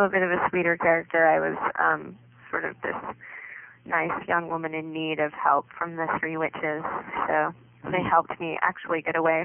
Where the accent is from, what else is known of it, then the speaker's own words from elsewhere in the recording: Connecticut, United States; also born or lived in Chicago; Originally, I'm from Connecticut